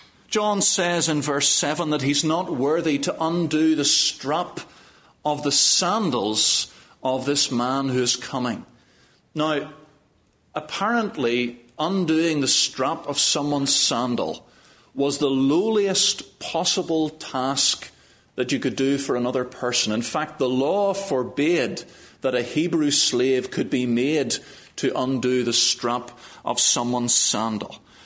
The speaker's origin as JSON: {"language": "English", "town": "Belfast", "region": "Northern Ireland", "country": "United Kingdom", "said": "I come from Belfast. Belfast in Northern Ireland, that place that we hear about on the news all the time"}